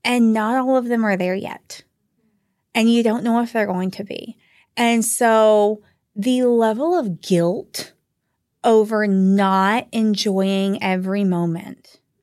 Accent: Georgia, United States; So I'm from the South. I was raised in Georgia. I am the black sheep of the family who did not go to the University of Georgia.

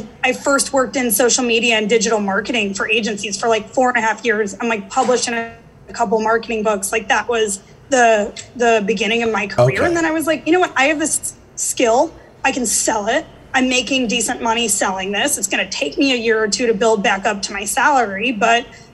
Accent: St. Louis, Missouri, United States; But yeah, so I grew up in St. Louis.

